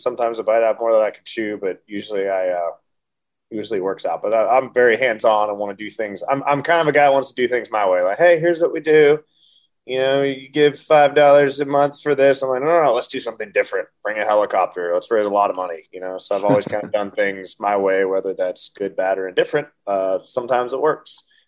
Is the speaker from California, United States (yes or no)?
no; Montana, United States; I grew up in Montana, and I remember recruiters always coming to my house